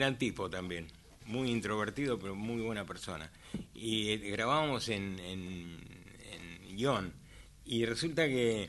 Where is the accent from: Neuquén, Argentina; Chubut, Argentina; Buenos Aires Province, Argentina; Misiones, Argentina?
Chubut, Argentina; Comodoro Rivadavia; Me dice, a Comodoro Rivadavia. Uy, le digo, no me diga. Uy, mi tierra. Me dice, uy, cierto, vos sos de Comodoro. Le digo, sí